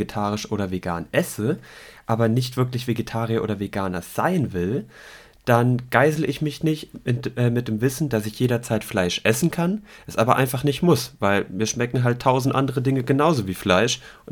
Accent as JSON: {"language": "German", "region": "Swabia", "country": "Germany", "said": "Ich bin Schwabe und geizig."}